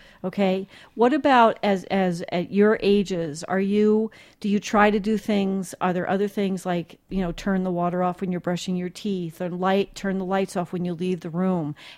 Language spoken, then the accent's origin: English; New Jersey, United States; Okay, and I'm from New Jersey. I can usually keep up.